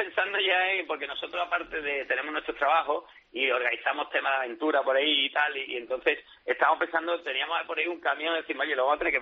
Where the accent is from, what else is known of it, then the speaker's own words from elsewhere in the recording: Seville, Andalusia, Spain; nosotros somos andaluces, los organizadores de Sevilla